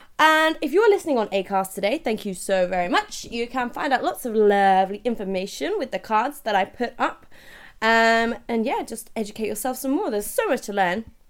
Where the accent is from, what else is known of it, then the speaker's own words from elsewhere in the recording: United Kingdom; I'm not just going on about it because I'm British.